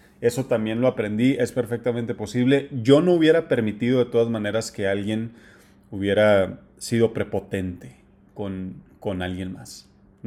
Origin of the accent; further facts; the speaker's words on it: Sinaloa, Mexico; Plebes, ¿no? Término de Sinaloa de donde soy.